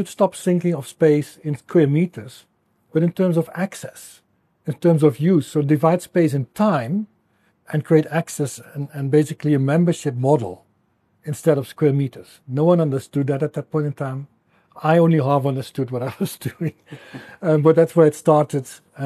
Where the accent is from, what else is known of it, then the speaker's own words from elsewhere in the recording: Netherlands; English is a second language; moved away as an adult; now in South Africa; My accent gives me away. I'm Dutch. So that will be forever clear that there's an accent. So let me get it out of the way. I'm Dutch. Came to South Africa in about 2010.